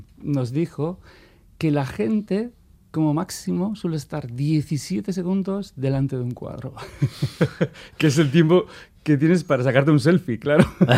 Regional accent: Ondarroa, Basque Country, Spain; also born or lived in Bilbao / Vitoria; Empiezo con mi niñez en Ondarroa, la juventud, la época en la que estuve preso por insumiso en la cárcel de Basauri. Mi vida en Bilbao, en Vitoria, luego otra vez vuelta a Ondarroa

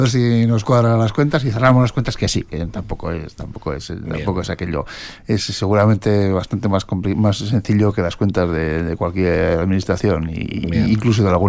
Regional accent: Vitoria, Basque Country, Spain; yo soy aquello de Vitoria toda la vida, ¿no?

